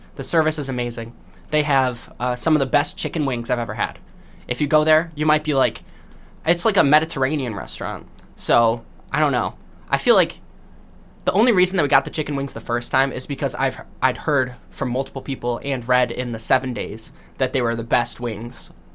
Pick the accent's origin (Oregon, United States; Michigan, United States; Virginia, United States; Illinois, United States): Illinois, United States; Naperville; I'm from Naperville, Illinois, and these guys are based out of Bolingbrook, I think, or Lisle. Somewhere, like, really, really close to where I live.